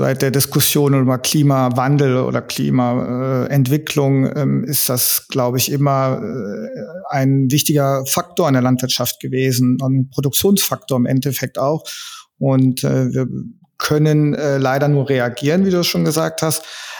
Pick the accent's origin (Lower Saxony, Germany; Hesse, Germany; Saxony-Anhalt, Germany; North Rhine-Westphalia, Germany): North Rhine-Westphalia, Germany; Ratingen; Ja, ich komme hier aus der Stadt Ratingen. Das ist im Kreis Mettmann, also umgehend von der schönen Stadt Düsseldorf.